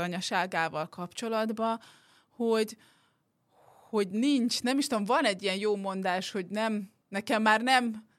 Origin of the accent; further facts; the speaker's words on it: Moscow, Russia; gyerekkoromban, még Moszkvában, mert én Moszkvában nőttem fel